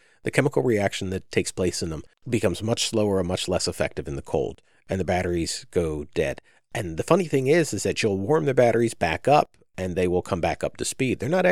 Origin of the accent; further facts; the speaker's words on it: New York, United States; Now, I'm a transplant from Central New York, and New York generally meant that winter, a very large percentage of winter days were overcast all the time.